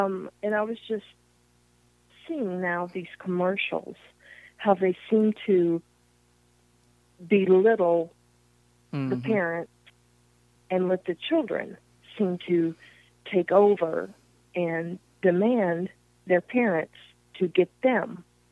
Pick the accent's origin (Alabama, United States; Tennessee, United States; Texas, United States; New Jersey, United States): Tennessee, United States; Knoxville; I came from Knoxville, Tennessee, as you well know.